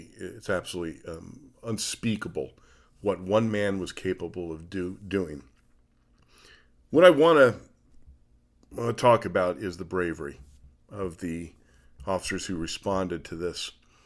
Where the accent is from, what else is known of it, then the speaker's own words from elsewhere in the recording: Las Vegas, Nevada, United States; As you know, probably, this is my hometown. Las Vegas is where I live.